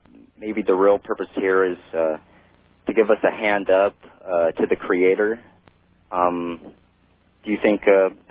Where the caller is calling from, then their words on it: Portland, Oregon, United States; I'm calling from Portland.